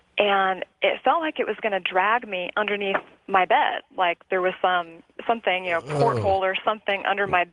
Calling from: Omaha, Nebraska, United States; I am calling from Omaha, Nebraska.

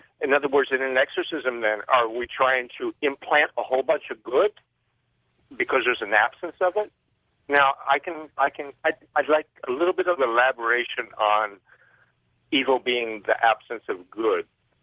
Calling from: Lihue, Hawaii, United States; Hi, George. … I'm calling you from Lihue, Kauai, the island of, in the state of Hawaii.

